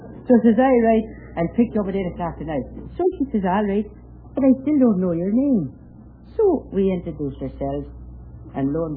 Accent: Belfast, Northern Ireland, United Kingdom; I'm from Belfast, Ireland, though.

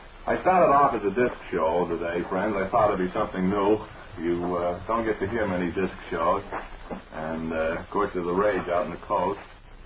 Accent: Lowell, Massachusetts, United States; Well, I was born and brought up in Lowell, and of course Chelmsford is a suburb

